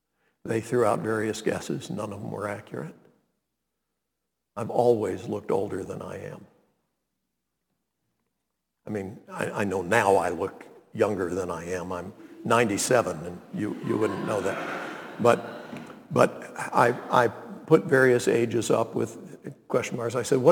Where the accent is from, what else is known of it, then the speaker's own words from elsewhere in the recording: Montreat, North Carolina, United States; Said I was from Montreat, North Carolina.